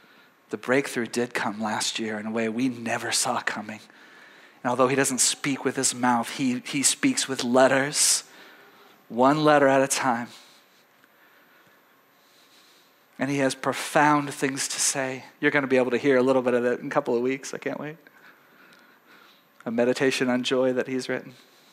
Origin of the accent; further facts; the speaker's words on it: United States; this thing that I'm not used to as an American.